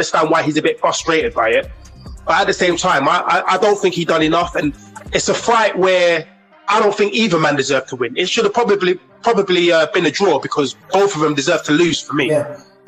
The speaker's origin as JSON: {"language": "English", "region": "London", "country": "United Kingdom", "said": "I mean, I'm from East London."}